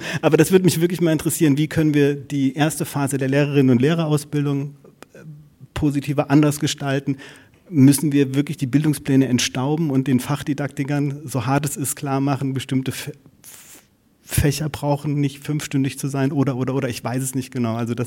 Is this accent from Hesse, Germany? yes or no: yes; Giessen, Hesse, Germany; now in Konstanz, Germany; gebürtig aus Gießen.